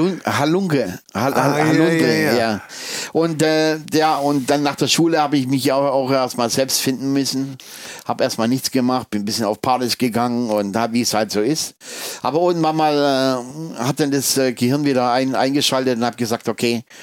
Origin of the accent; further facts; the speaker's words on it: Reutlingen, Baden-Württemberg, Germany; also born or lived in Berlin; Ja, und dann bin ich in Reutlingen aufgewachsen, also Reutlingen bei Stuttgart.